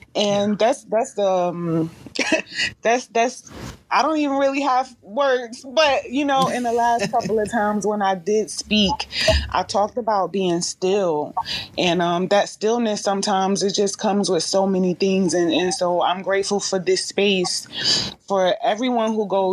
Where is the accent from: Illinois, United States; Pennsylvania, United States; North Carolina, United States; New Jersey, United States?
New Jersey, United States; Newark; I am from Jersey, though, Newark, New Jersey. I have to always give love to with my roots, you know, like I just love Newark